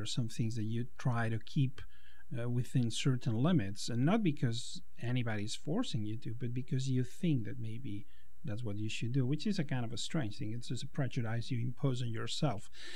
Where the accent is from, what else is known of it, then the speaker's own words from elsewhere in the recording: Barcelona, Catalonia, Spain; now in Los Angeles, United States; I was born and raised in Barcelona, which is kind of a very old city haunted by its own history.